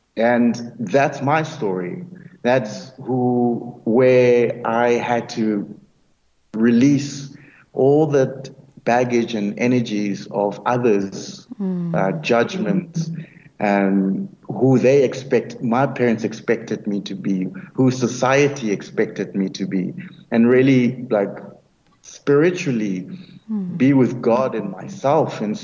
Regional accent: Nelspruit, Mpumalanga, South Africa; also born or lived in Free State; I was born in the Free State, and then grew up in Nelspruit, in the late 80s. So I was a child of the transition between the old government and the new government.

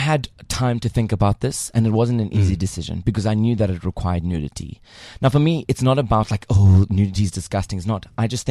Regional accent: Yorkshire and the Humber, United Kingdom; accent: South Yorkshire; I can give you my accent. How's about that? Because okay, I speak it's basically a Southern Yorkshire accent, which is quite fun.

